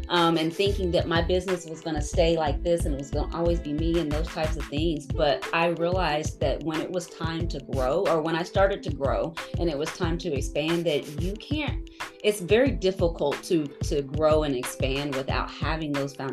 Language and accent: English; Oklahoma, United States; born there; I'm not a Jersey girl. I'm an Oklahoma girl. I was born in Oklahoma, but I actually have been in South Carolina for 8 years.